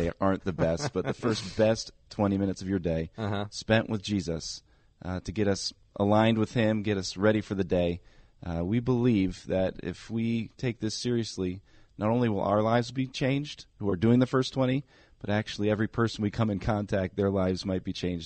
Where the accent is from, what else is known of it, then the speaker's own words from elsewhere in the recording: Connecticut, United States; now in Minnesota, United States; Yeah, so I grew up in Connecticut